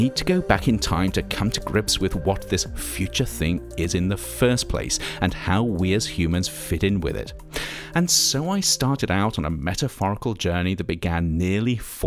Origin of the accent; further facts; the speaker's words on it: United Kingdom; Of course, being British, I merely said, interesting.